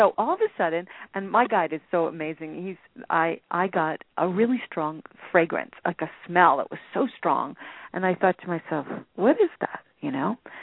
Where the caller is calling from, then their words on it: Lake Tahoe, California, United States; I'm calling from Lake Tahoe. And we have lots of beautiful, amazing animals here.